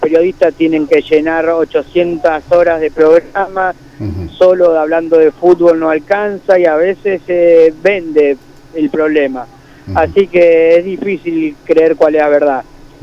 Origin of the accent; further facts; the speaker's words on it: Buenos Aires, Argentina; Yo soy porteño, amo Buenos Aires